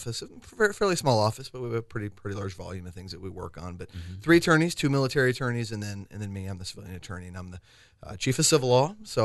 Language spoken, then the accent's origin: English; Florida, United States; now in Enid, United States; but I'm originally from Florida